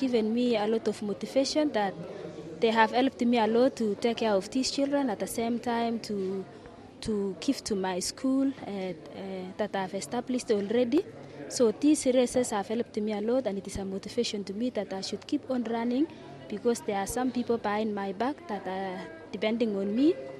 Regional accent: Kenya; I'm a Kenyan.

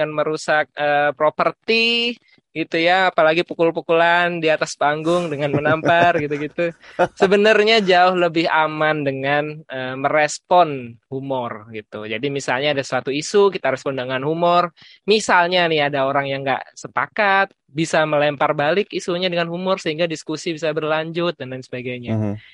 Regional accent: Indonesia; saya dari Indonesia

